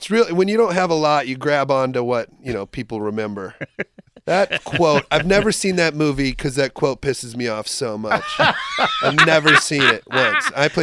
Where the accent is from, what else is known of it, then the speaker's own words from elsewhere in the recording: Iowa, United States; I loved Saturday Night Live growing up in Iowa